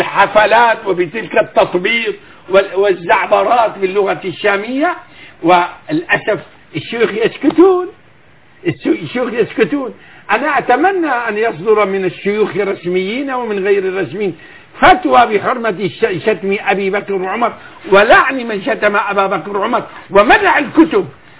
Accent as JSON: {"language": "Arabic", "town": "Hama", "region": "Hama Governorate", "country": "Syria", "said": "أنا لأنني حموي"}